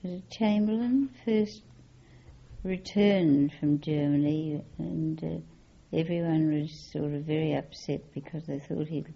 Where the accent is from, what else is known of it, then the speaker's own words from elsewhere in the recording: Western Australia, Australia; Well, we were very patriotic and anxious to learn all about them. And of course, if they visited Perth, that was the great event of the year.